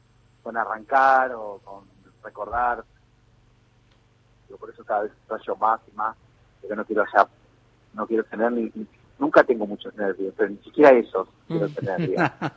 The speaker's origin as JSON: {"language": "Spanish", "town": "Gálvez", "region": "Santa Fe", "country": "Argentina", "tie": "born or raised there", "also_born_or_lived": "Rosario", "said": "yo en realidad me crié en Gálvez, en la ciudad de Gálvez, una ciudad, sí. pero se vive como un pueblo, digamos."}